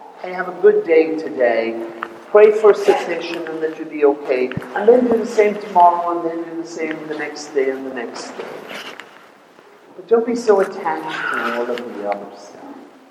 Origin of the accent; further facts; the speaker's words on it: Ireland; When I was growing up in Ireland